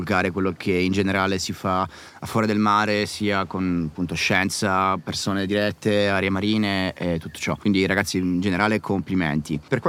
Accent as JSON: {"language": "Italian", "town": "Palermo", "region": "Sicily", "country": "Italy", "tie": "born there", "said": "sono nato veramente a 2 metri dal mare. E, i miei genitori hanno una casa vicino a Mondello, che è la zona di mare di Palermo, e oggettivamente ho vissuto il mare praticamente per almeno 25 anni della mia vita, finché stavo a Palermo"}